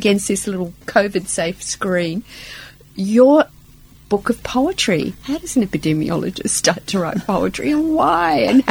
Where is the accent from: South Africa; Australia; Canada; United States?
Australia; For the first time in my experience as an Australian person